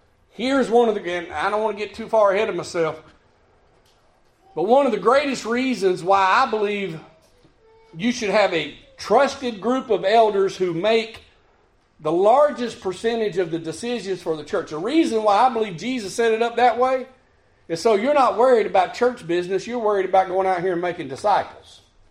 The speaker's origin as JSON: {"language": "English", "country": "United States", "said": "I realize we good Americans. We good Americans. We're American Christians. We got to have our vote."}